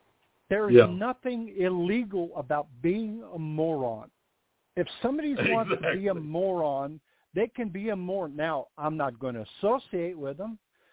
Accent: Virginia, United States; Growing up in Northern Virginia, there were only four times that my entire family got together every year.

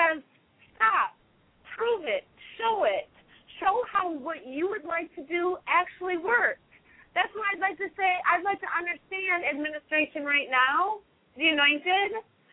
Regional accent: Minneapolis, Minnesota, United States; But see, I came from Minneapolis where no one would listen to me.

